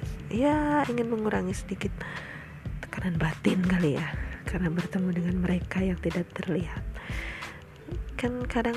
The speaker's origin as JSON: {"language": "Indonesian", "town": "Bandung", "region": "West Java", "country": "Indonesia", "tie": "born or raised there", "said": "saya ini tinggal di Bandung, asli orang Bandung. Gak asli-asli juga sih, ibu saya orang Jawa, Malang, tepatnya Jawa Timur."}